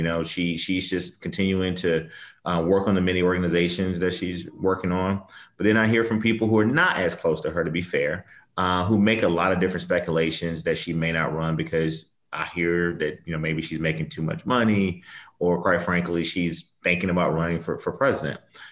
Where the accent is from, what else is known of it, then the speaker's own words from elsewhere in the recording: Athens, Georgia, United States; he's a UGA alum, just like Brian, and I grew up in Athens